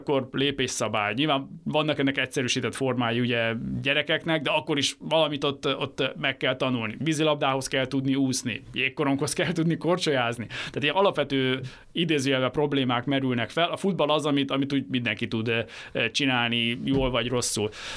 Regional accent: Hungary; Nem azért szurkolunk a magyar válogatottnak, mert meg fogja nyerni a világbajnokságot, hanem mert magyarok vagyunk.

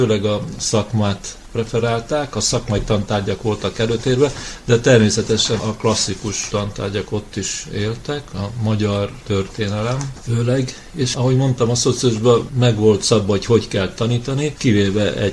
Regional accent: Budapest, Hungary; 1946-ban születtem Budapesten. Hárman voltunk testvérek, én vagyok a középső. Iskolába Budán jártam, általános iskolába

